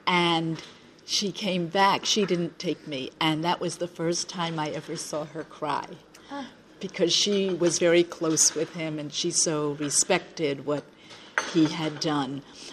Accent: New York, United States; now in Chicago, United States; I live in Chicago. I'm from New York.

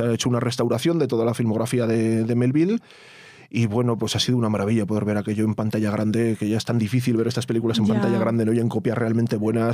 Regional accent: San Sebastián, Basque Country, Spain; born there; Yo soy nacido en San Sebastián en el año 73

